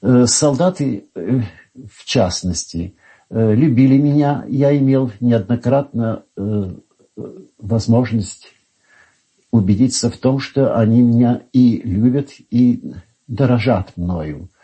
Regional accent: Warsaw, Masovian Voivodeship, Poland; also born or lived in Ivangorod; Я родился в Польше в 1891 году, и в частности в крепости Ивангород, где отец мой служил военным врачом в Ивангородской крепостной артиллерии.

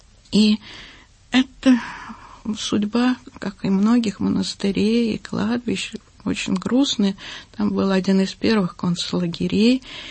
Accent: Moscow, Russia; Я уже москвичка, и мы, как я говорю, что мы москвичи недавние, всего 156 лет. Но когда я приезжаю в город Александров, я чувствую именно корни там.

